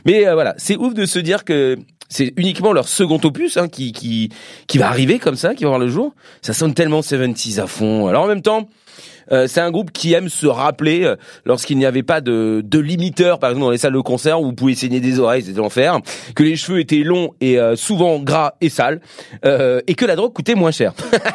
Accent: France; De toute façon, moi, je suis français, je comprends pas les paroles

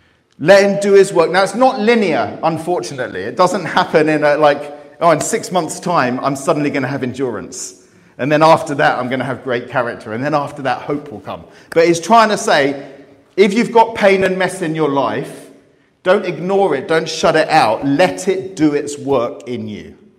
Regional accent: Cyprus; first language Greek; English is a second language; I'm from Cyprus. I speak Greek, so let me explain this word to you.

